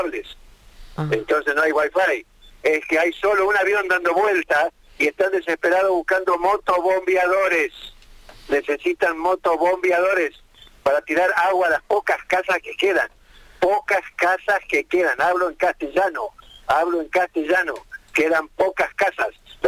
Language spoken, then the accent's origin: Spanish; Córdoba, Argentina; yo soy segundo cordobés de la chacra del departamento de San Javier, Córdoba.